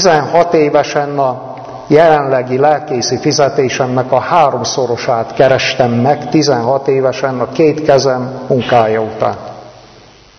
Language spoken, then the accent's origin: Hungarian; Transylvania, Romania; egy színmagyar, színreformátus faluban nőttem fel Erdélybe. Nagyon erős hagyományokkal, gyönyörű szép népviselettel.